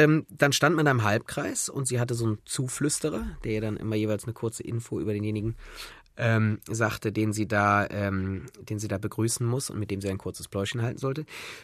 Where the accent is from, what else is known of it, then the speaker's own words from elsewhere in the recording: Cologne, North Rhine-Westphalia, Germany; Und ich als Kölner, mir stellten schon die Nackenhaare auf.